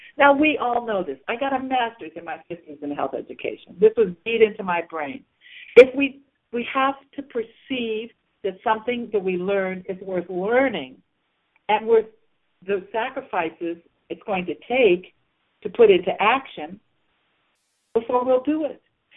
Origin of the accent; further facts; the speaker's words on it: Columbus, Ohio, United States; also born or lived in New York State / Scranton / Philadelphia; We're all Americans. I grew up in Columbus, Ohio. I finished high school and went to college in St. Louis, Missouri.